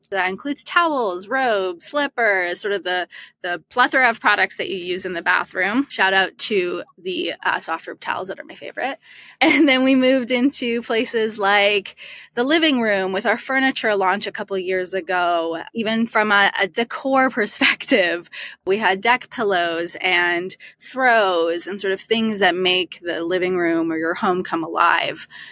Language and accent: English; Toronto, Ontario, Canada; now in Los Angeles, United States; I'm originally from Toronto, and that's where I grew up.